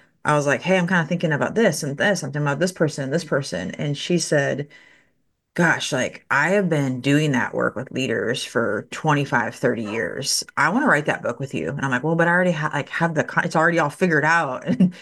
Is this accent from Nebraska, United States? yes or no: yes; Nebraska, United States; I grew up in Nebraska, so it was like not like very landlocked.